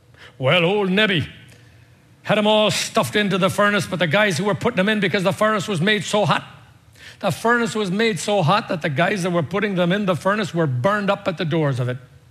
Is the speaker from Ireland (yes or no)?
yes; Ireland; when I was a little boy growing up in Ireland